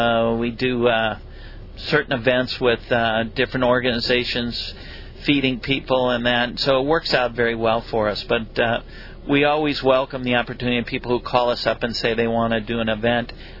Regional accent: Minnetonka, Minnesota, United States; Well, Billy, I grew up in Minnetonka, Minnesota. Did a lot of hunting and fishing. That's the land of 10,000 lakes. So I grew up fishing.

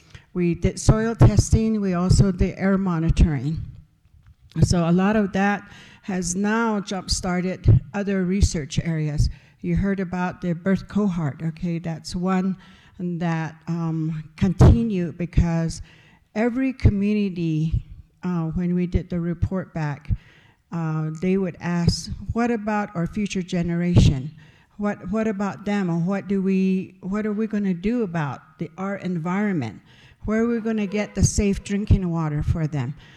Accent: Pine Hill, New Mexico, United States; I'm originally from Pine Hill, New Mexico. It's a little community outside of the Rima, outside of the Navajo Nation. You have to go through the Zuni Reservation to get to us, and we're located in the west central part of New Mexico.

